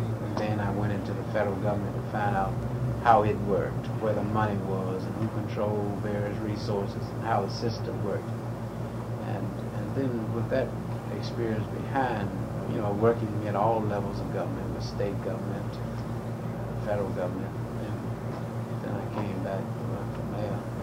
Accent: the South, United States; I grew up in the South in a segregated society, per se. And then, you know, I went away to college and was in a grade school and then finally to New York and worked there for about 5 years.

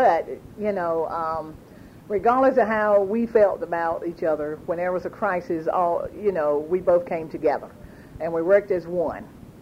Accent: Carver, United States; I grew up in Carver, and I think I stayed until I was about probably 11 years old. And but there was no difference between Chapel Hill and Carver.

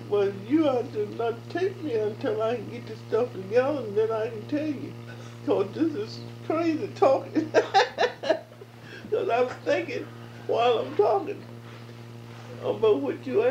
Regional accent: South Hill, Virginia, United States; I was from South Hill.

